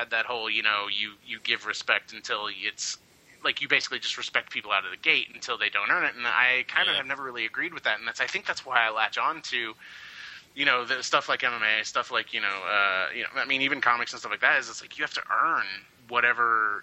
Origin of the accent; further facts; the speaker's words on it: Kansas City, Missouri, United States; I come from Kansas City